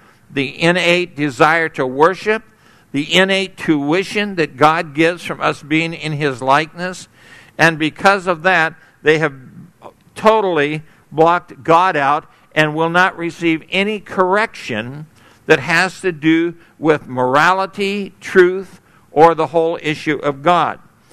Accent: Santa Ana, California, United States; I grew up in Santa Ana, California.

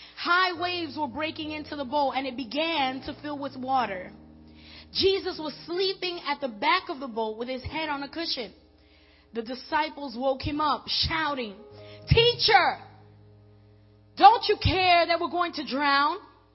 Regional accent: New York City, New York, United States; born there; I was born in Queens and I got a little hood in me.

